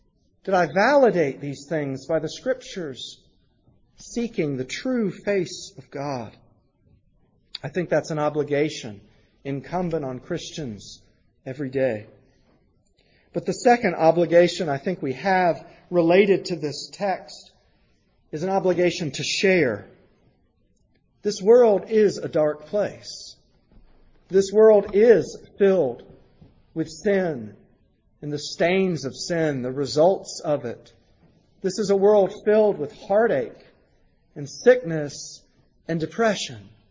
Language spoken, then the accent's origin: English; the South, United States; Well, I'm an American. I'm a Southerner.